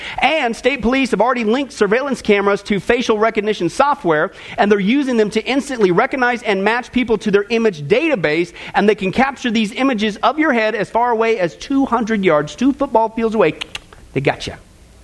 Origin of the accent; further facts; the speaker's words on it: Kansas, United States; This isn't like some place I grew up in Kansas with a population of 25.